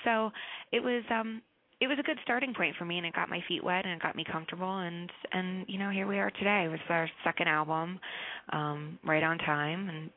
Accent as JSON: {"language": "English", "town": "New York City", "region": "New York", "country": "United States", "tie": "born or raised there", "said": "I grew up in Manhattan, born and raised, true New Yorker, Upper West Side."}